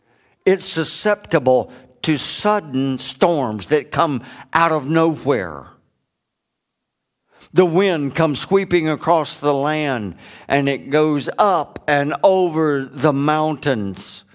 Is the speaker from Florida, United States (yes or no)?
yes; Florida, United States; I grew up on Lake Okeechobee down in South Florida, and it's 32 miles across by 30 miles wide.